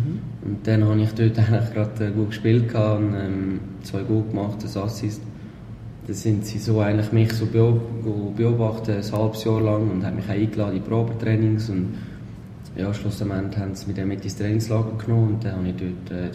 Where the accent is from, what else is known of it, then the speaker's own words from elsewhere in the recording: Erlinsbach, Aargau, Switzerland; also born or lived in Bern; ich bin im Aargau aufgewachsen, in Erlinsbach. So ein kleines Dörfli. Dort bin ich echt mit den Eltern. Also seit ich denken dort, sind wir dort gewesen, in dem Dörfli.